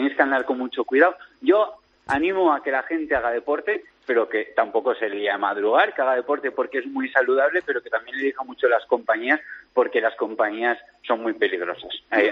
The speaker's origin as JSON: {"language": "Spanish", "town": "Tarragona", "region": "Catalonia", "country": "Spain", "said": "No, yo soy de Tarragona"}